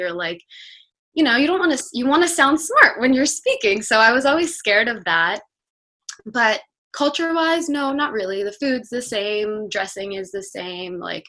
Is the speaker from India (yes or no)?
yes; Gujarat, India; first language Gujarati; English is a second language; also born or lived in Mumbai; my family is from a different part of India. We're from Gujarat, which is quite close to Mumbai, but the language is different. So in Gujarat, we speak Gujarati, and Gujarati was my first language even before English.